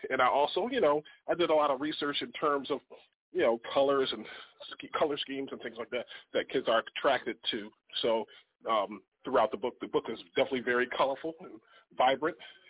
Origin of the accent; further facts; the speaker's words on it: Springfield, Massachusetts, United States; So, I'm from the state of Massachusetts, born and raised in Springfield, Mass. I'm the same town as Dr. Seuss was born and raised